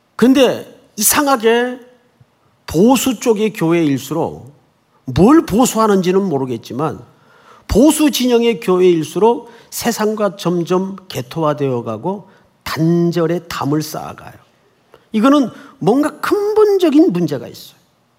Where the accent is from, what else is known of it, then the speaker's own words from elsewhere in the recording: Gyeongsang, South Korea; 저는 경상도 사람인데